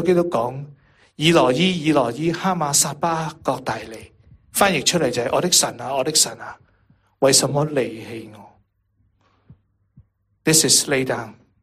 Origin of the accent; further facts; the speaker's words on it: Guangdong, China; 我们广东人成日都发明一些好好的，